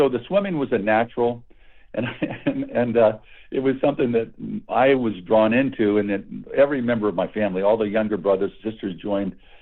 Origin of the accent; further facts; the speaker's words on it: Honolulu, Hawaii, United States; born there; I was born in Hawaii, in Honolulu. My dad was in the military.